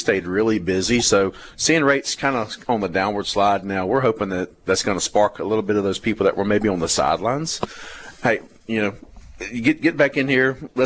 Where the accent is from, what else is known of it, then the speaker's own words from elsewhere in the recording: Meridian, Mississippi, United States; growing up in Meridian, Mississippi, Collinsville, went to West Lauderdale, grew up a State fan, went to Meridian Junior College